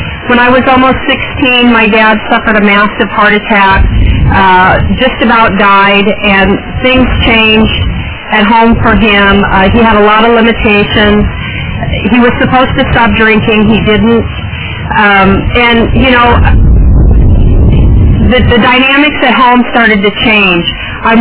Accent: Arizona, United States; I grew up in Arizona. I came from what I believe to be an alcoholic home.

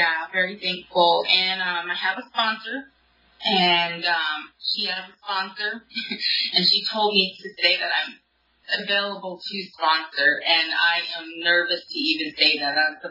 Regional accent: Nevada, United States; So I grew up in Northern Nevada, and I'm half Shoshone and half Navajo. My father is from the New Mexico. He's the Navajo, and my mother is Shoshone from Northern Nevada.

